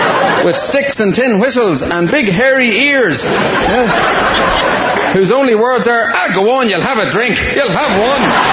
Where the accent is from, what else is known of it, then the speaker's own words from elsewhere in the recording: Ireland; moved away; So I'm from Ireland. You're all Irish, hooray! And I'm typically Irish, really, in the sense that I don't live there anymore.